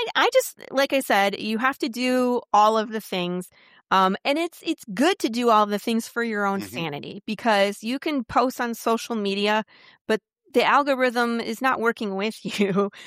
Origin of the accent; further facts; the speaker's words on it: Farmington Hills, Michigan, United States; moved away as an adult; also born or lived in Northville / California; now in Texas, United States; Outside of Detroit. I grew up in like Farmington Hills area. My husband and I got married, and we lived in Northville. We went to California and moved back, and then we got relocated from Northville down to Texas